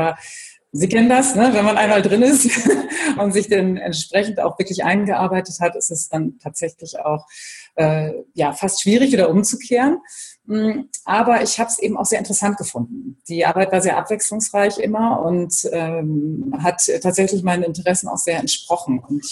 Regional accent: Bremen, Germany; also born or lived in Brussels / Frankfurt / Hamburg; über Hamburg dann wieder nach Bremen gekommen. Also bin meiner Heimat treu geblieben.

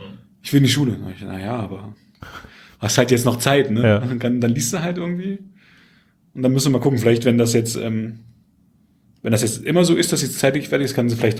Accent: East Germany, Germany; Ich bin im Osten groß geworden, da gab es sowas nicht.

